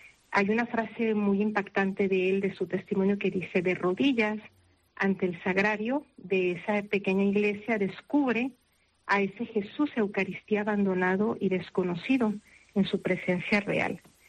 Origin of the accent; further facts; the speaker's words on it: Mexico; Hay una hermana argentina, una venezolana, una canaria de Teror y yo que soy de México.